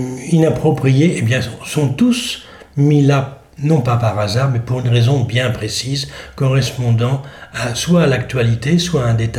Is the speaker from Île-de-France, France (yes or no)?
yes; Paris, Île-de-France, France; born there; toute la famille est, du côté de ma mère est creusoise. Maintenant, moi je suis né à Paris, nul n'est parfait